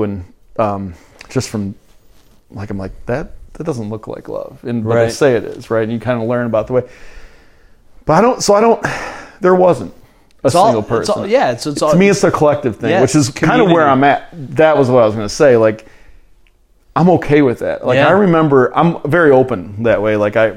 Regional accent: Ypsilanti, Michigan, United States; I grew up in Ipsy, but I went to school in Ann Arbor for elementary school. I went to school in Westland for high school, right?

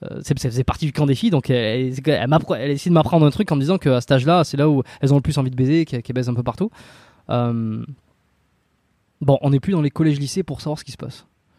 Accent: France; Ça permet de voir que le modèle dans lequel on a grandi en France n'est pas un modèle de normalité absolue.

